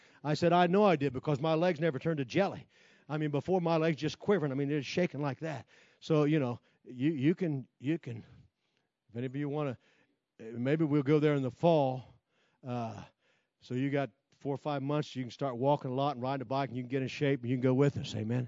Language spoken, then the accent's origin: English; Ohio, United States; born there; moved away as an adult; I'm originally from Ohio. I didn't have any control of that. That's just where I was born. When I graduated high school and got smart, I went to Kentucky.